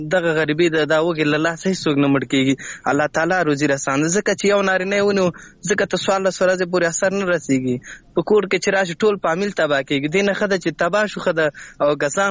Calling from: Laghman, Afghanistan; اړیکه مې له لغمان څخه نیولې ده.

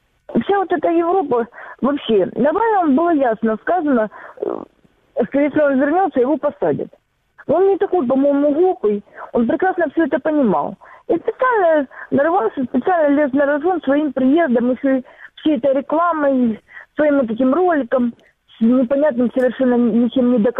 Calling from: Donetsk Oblast, Ukraine; Донецкая область.

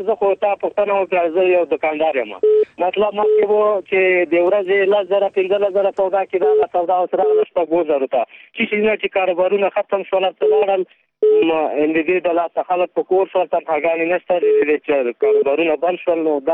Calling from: Paktia, Afghanistan; پکتیا ولایتنا

